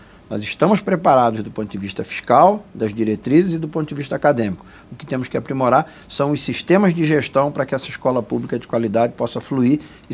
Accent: Rio de Janeiro, Brazil; born there; now in Pernambuco, Brazil; Eu moro em Pernambuco há 40 anos, mas nasci no Rio de Janeiro.

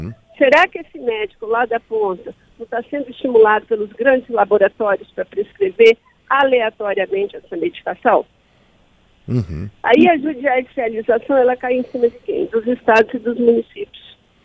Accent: Espírito Santo, Brazil; eu sou do Espírito Santo, interior.

